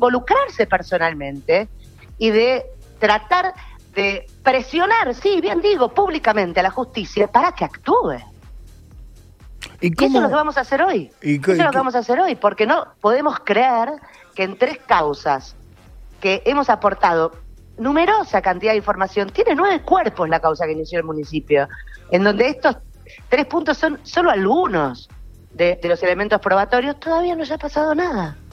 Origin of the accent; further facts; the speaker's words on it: Rosario, Santa Fe, Argentina; somos los rosarinos y las rosarinas.